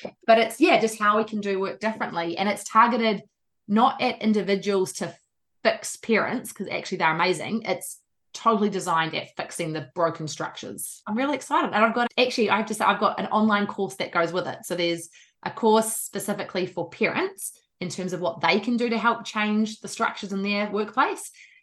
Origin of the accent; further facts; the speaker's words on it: New Zealand; also born or lived in Australia; so I'm a New Zealander, you can tell.